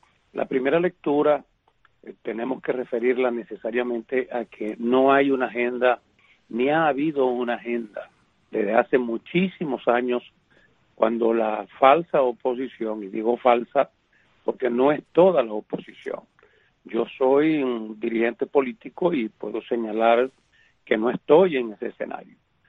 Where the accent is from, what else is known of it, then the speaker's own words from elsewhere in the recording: Venezuela; Yo siento de verdad, con mucho, como venezolano